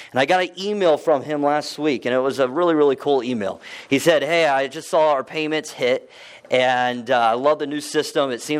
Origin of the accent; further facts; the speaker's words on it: Texas, United States; also born or lived in Columbus, Ohio; I was born in Columbus, Ohio. My dad is a pastor, and when I was six, we moved to Texas because he took a position at a church, but I am still a Buckeye all the way.